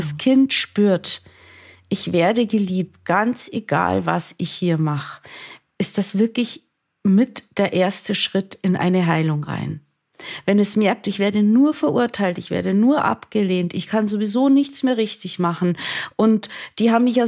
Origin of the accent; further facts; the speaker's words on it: Munich, Bavaria, Germany; Ich komme jetzt aus München.